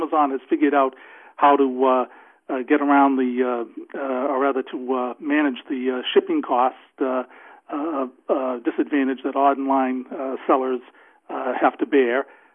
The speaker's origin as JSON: {"language": "English", "region": "Massachusetts", "country": "United States", "said": "from Massachusetts."}